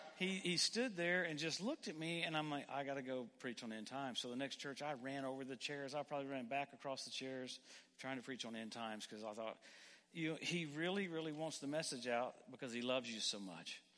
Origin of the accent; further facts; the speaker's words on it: Louisiana, United States; You know, I grew up in Louisiana, and we had all these dogs that chased cars the whole time.